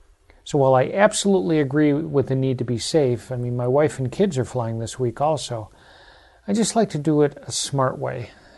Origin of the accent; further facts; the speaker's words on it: Chicago, Illinois, United States; give his listeners my list of gotta-dos when visiting Chicago, my hometown.